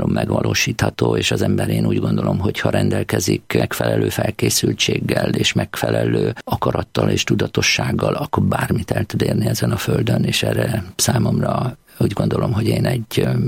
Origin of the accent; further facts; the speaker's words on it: Maklár, Heves, Hungary; Én Eger mellett egy nagyobb községben nőttem fel, Makláron